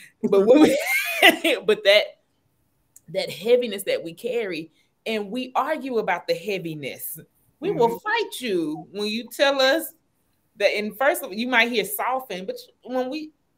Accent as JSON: {"language": "English", "region": "the South", "country": "United States", "tie": "born or raised there", "said": "I grew up in the Baptist Black church in the South."}